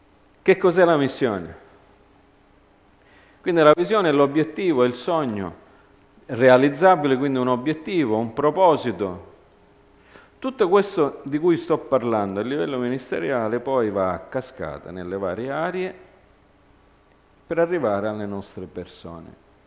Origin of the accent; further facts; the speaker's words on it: United States; Italian is a second language; io sono americano, quindi queste parole a volte mi confondo